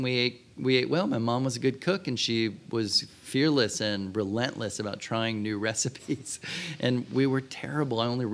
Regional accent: Cincinnati, Ohio, United States; Growing up in Cincinnati, I was about 2 hours away from Bloomington, and that seemed like a far away place.

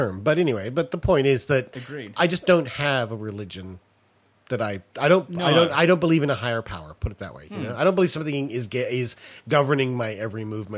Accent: United States; I'm from America, so I feel like I can speak.

